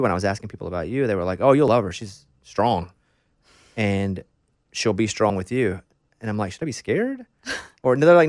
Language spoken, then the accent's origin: English; Arkansas, United States; I grew up in Arkansas, country to start with, but I've bounced all around